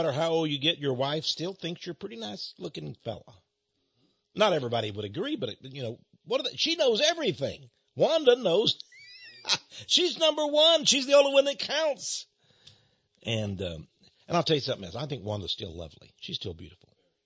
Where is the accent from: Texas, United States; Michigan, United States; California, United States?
Texas, United States; Austin; I like Austin, Texas, my hometown. I like Texas. I think we're the best state in the union.